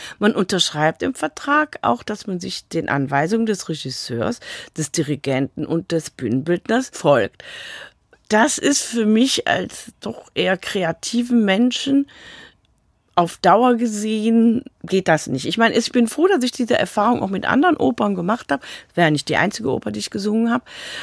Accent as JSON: {"language": "German", "region": "Rhineland", "country": "Germany", "also_born_or_lived": "Venezuela", "said": "also als Rheinländer hat man das vielleicht auch sowieso eher immer, das Glas eher halb voll als halb leer zu sehen."}